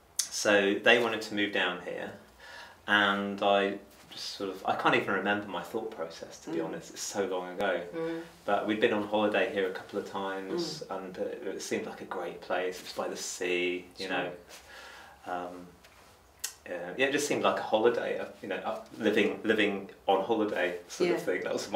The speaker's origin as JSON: {"language": "English", "region": "West Midlands", "country": "United Kingdom", "tie": "born or raised there", "also_born_or_lived": "London / Stamford", "said": "Then I lived in East Midlands in a place called Stamford, which is in Lincolnshire, until I was 8. And then I moved with my family to Shropshire, near the border of North Wales"}